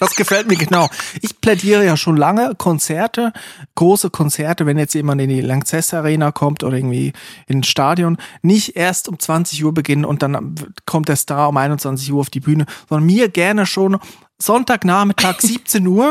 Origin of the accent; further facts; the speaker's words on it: Switzerland; ich war einmal am Karneval oder Fasnacht, wie bei mir seit, wo ich herkomme in der Schweiz